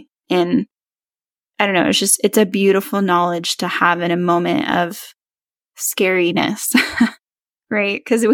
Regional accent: California, United States; now in Texas, United States; I'm from California, so I never experienced, like, a southern storm.

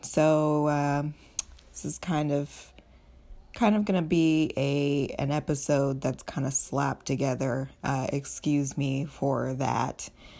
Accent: the South, United States; that was something that I was still dealing with as a girl growing up in the South.

